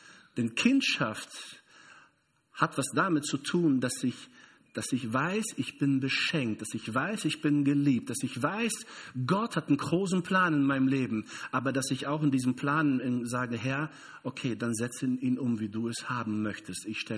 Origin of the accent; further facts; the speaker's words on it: Brazil; German is a second language; Also ich bin Brasilianer zum Beispiel.